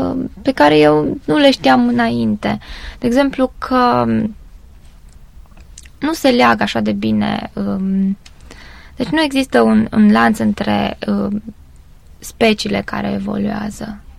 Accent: Bocșa, Caraș-Severin, Romania; born there; also born or lived in Reșița; nu eram în Bocșa unde m-am născut, ci în Reșița.

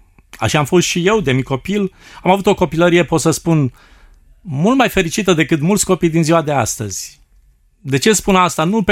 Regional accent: Bayram Dede, Constanța County, Romania; drumuri pietruite care duce spre un sat al cărui nume îmi place atât de mult, Bayram Dede. Mă bucur de satul meu și mă rog ca Dumnezeu să binecuvinteze satul acela.

